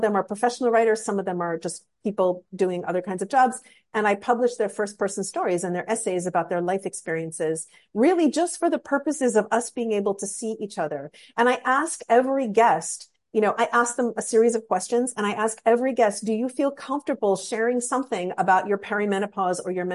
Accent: Vancouver, British Columbia, Canada; my hometown of Vancouver, Canada.

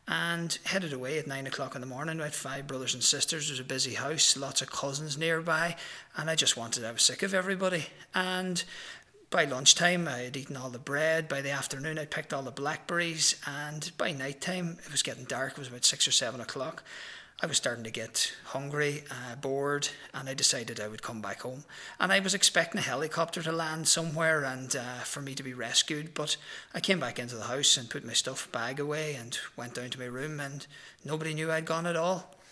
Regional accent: Donegal, Ulster, Ireland; growing up in Donegal, just outside Donegal town, the outdoors was the biggest room in our house.

